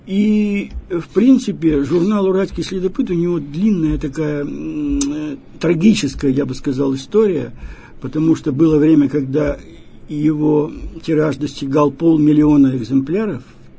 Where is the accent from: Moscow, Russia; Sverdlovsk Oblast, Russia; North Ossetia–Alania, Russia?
Sverdlovsk Oblast, Russia; Serov; Родился я в Рязанской области, но жил там буквально несколько месяцев, а потом с мамой переехал на север Свердловской области, в город Серов. Тогда еще он назывался Надеждинском. Вот. И потом долгое время там жил.